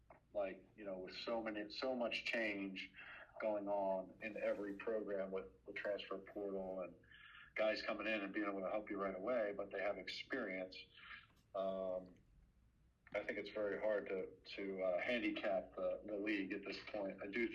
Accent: Philadelphia, Pennsylvania, United States; I grew up in Philadelphia

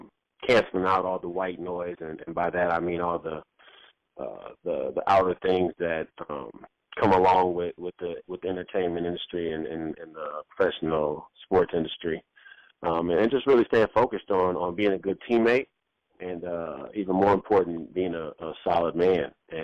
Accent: Minnesota, United States; Joke, I grew up in Minnesota, and Herschel Walker used to say whenever commercial came on, he would do 25 push-ups.

